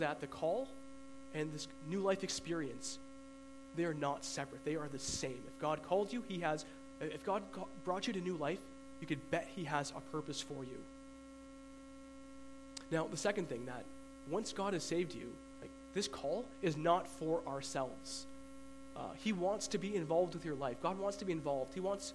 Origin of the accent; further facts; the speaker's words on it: Trinidad & Tobago; I'm from Trinidad, and there's a good chance that I might not be a Christian. I might be Hindi.